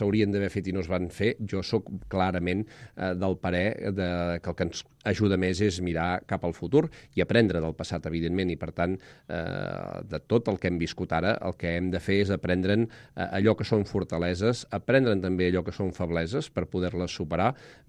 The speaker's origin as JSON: {"language": "Catalan", "town": "Vic", "region": "Catalonia", "country": "Spain", "said": "jo, per exemple, que sóc de Vic, la conec molt bé"}